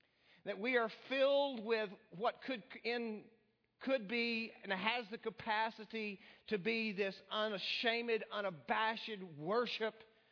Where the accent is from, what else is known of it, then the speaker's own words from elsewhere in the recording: Texas, United States; because I'm from West Texas, close to the New Mexico border